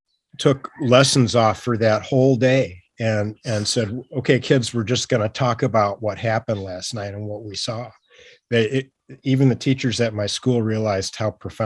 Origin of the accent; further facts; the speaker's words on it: Ann Arbor, Michigan, United States; moved away as an adult; now in Australia; Yeah, that's right. I born and raised in Ann Arbor. And, you know, my dad worked at the university there, and I was there up through high school and a couple of years at the University of Michigan, and then I went to Australia.